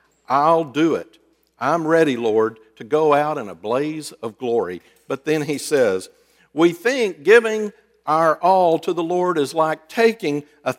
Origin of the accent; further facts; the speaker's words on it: Fort Worth, Texas, United States; Growing up in Fort Worth and playing ice hockey, I know, you're thinking, how do you bring those two together?